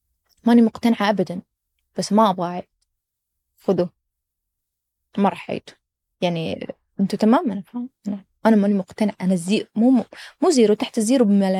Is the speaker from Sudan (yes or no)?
no; Saudi Arabia; ما تتصور قديش الموضوع مهم حتى لي كسعودية